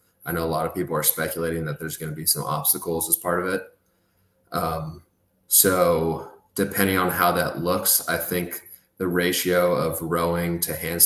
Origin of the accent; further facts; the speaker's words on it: California, United States; And I'm originally from California, so maybe like somewhere in the back of me, my body is used to being outside in California.